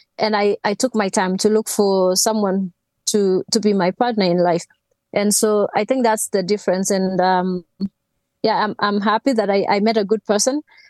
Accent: Kenya; English is a second language; moved away as an adult; now in United States; Because number one, I went to America to study at a very young age, right after high school. And I wasn't an athlete when I was back in Kenya.

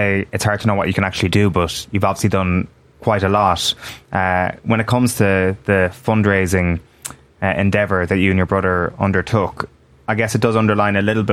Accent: Ireland; As Irish people, we have the luxury to be able to switch this on and off in our own minds.

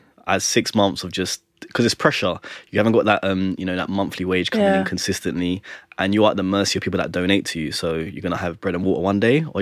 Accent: Tottenham, London, United Kingdom; And for me, I'm from Tottenham.

